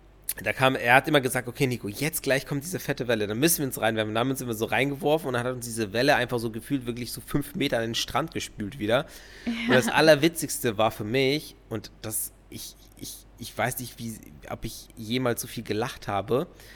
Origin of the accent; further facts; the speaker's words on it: Greece; now in Germany; sagen, ich bin Grieche.